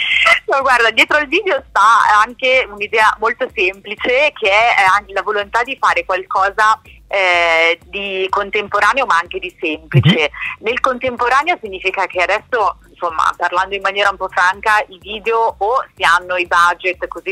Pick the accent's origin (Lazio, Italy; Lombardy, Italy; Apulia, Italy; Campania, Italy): Lombardy, Italy; born there; poi essendo lombarda di nascita, insomma, non mi spaventa né la nebbia né l'umidità.